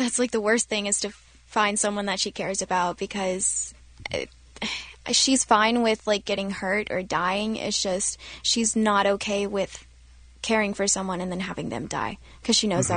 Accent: Georgia, United States; Well, I was born and raised in Georgia, so

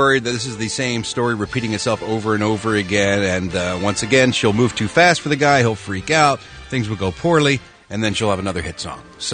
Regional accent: Philadelphia, Pennsylvania, United States; Spotted in my hometown of Philadelphia, Pennsylvania this week.

